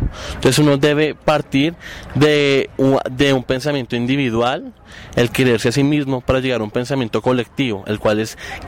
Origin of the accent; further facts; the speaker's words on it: Funza, Cundinamarca, Colombia; Yo soy de Funza, Cundinamarca.